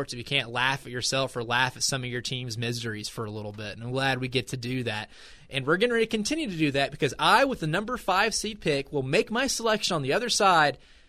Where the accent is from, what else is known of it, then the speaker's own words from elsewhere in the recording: Jamestown, Tennessee, United States; growing up in Jamestown, Tennessee, I have a good grasp of some of the really small towns.